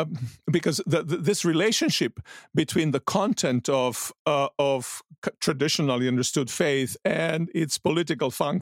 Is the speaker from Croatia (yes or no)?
yes; Croatia; I come from Croatia.